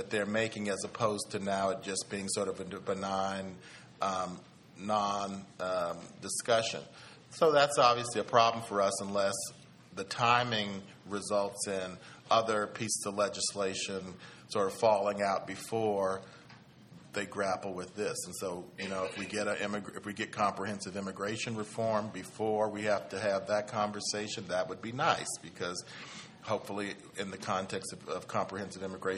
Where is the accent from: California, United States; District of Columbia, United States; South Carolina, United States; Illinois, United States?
California, United States; I'm from California, so you understand that I know how it impacts us in California.